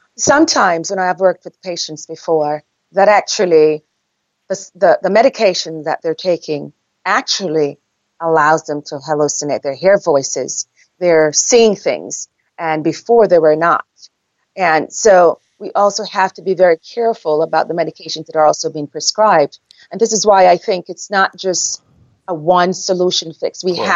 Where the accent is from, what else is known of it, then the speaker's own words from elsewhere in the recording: Jamaica; I'm from Jamaica. We never had any of that problems.